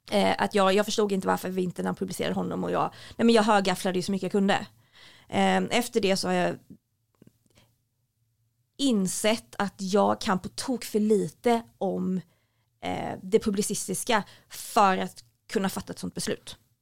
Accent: Nybro, Kalmar County, Sweden; Där jag kommer ifrån. I Småland.

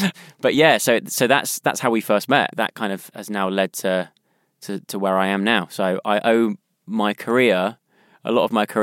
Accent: South West England, United Kingdom; accent: West Country; Lost a bit of the West Country

